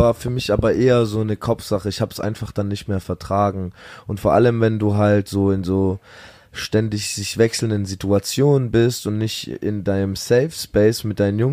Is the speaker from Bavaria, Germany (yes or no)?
yes; Munich, Bavaria, Germany; wir kommen aus München